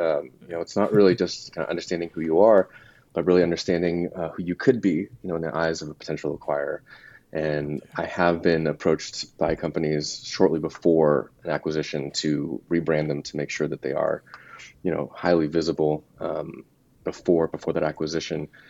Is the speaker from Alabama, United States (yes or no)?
no; California, United States; I grew up in the Bay Area, so I knew what it was like, what Google was like.